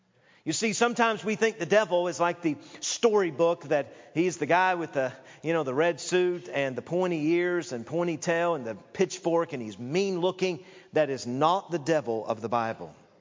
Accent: Knoxville, Tennessee, United States; My pastor used to say years ago as I grew up in Knoxville, Tennessee, he would say, the most dangerous error is that which is closest to the truth.

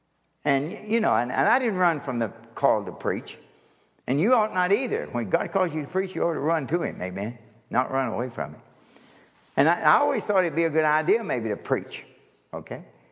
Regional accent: Kentucky, United States; dear Lord, I'm from Kentucky. We have a real hard time with English.

